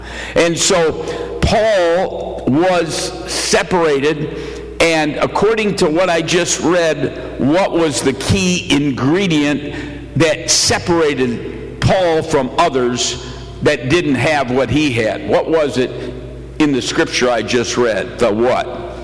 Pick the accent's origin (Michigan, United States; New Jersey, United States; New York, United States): Michigan, United States; Grand Rapids; I was brought up in Grand Rapids, Michigan. I was brought up in the Dutch Reformed Church called the Christian Reformed Church.